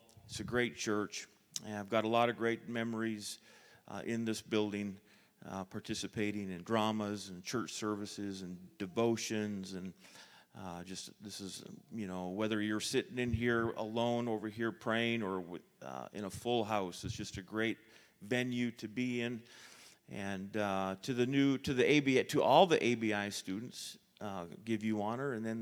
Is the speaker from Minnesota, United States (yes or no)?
yes; Duluth, Minnesota, United States; Yesterday, I went to Duluth, my hometown, to see my parents and my sisters